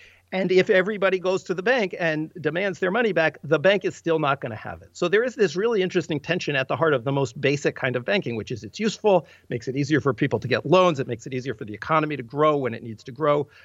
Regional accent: United States; I studied U.S. history. I grew up in the States and I never knew this story until I started learning about money.

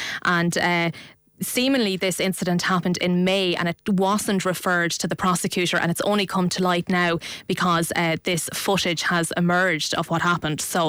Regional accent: Kildare, Ireland; since I'm from Kildare.

